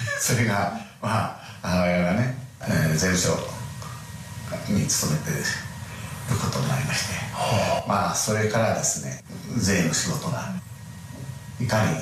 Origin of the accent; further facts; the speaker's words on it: Tokyo, Japan; born there; 私はね、生まれ落ちたのは東京なんですよ。